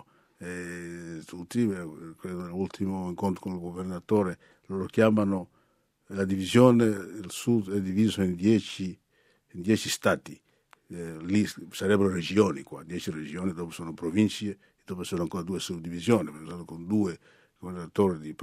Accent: Angola; il mio paese, l'Angola, è stato uno degli ultimi, diciamo, a accedere all'indipendenza

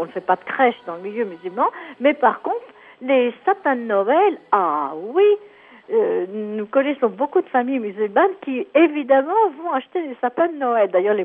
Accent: France; now in Rome, Italy; puisque je suis française d'origine.

